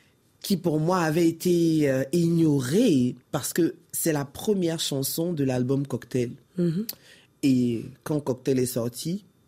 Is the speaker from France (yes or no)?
no; Côte d’Ivoire; je suis ivoirienne.